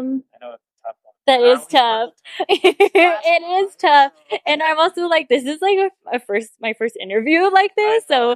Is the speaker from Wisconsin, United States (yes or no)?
no; Los Angeles, California, United States; like I grew up in Los Angeles, and so I definitely had some issues with like my identity and trying to like figure out and like, oh, I'm just an urban Indian.